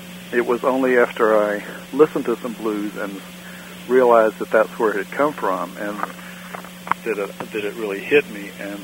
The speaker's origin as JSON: {"language": "English", "region": "Mississippi", "country": "United States", "tie": "born or raised there", "also_born_or_lived": "Indiana", "said": "The Gulf Coast, really, around Biloxi, Gulfport, and I still have a lot of family down in Hattiesburg, a lot of cousins."}